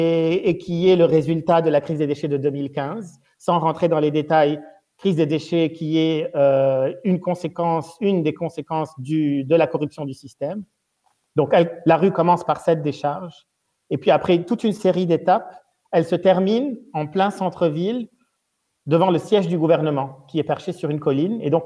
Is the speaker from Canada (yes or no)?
no; Lebanon; moved away; je suis parti du Liban à la fin des années 90 et je suis revenu en 2018, donc après 20 ans d'expatriation.